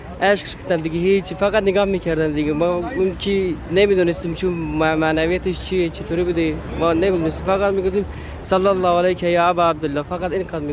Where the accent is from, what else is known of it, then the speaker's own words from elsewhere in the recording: Turkey; Persian is a second language; ما از ترکیه اومدیم